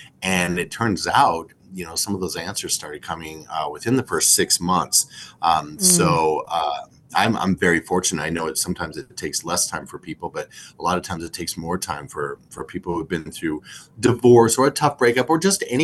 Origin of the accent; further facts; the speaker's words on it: Caldwell, Idaho, United States; But yeah, I grew up in Caldwell, Idaho, graduated there, went to Boise State